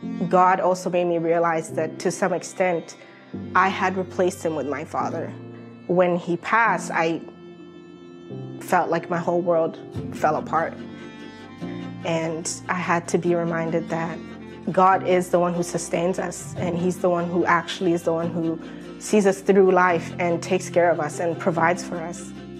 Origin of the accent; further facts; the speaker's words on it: Burundi; I was born and raised in East Africa, Burundi. Burundi is in the heart of Africa, quite literally, and shaped like a heart.